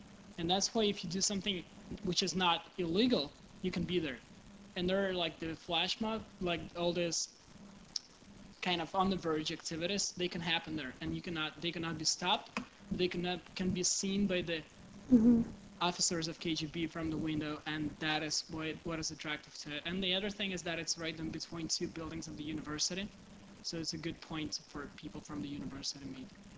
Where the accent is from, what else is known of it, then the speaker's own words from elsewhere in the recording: Minsk, Belarus; I'm from Belarus, from Minsk, studying here.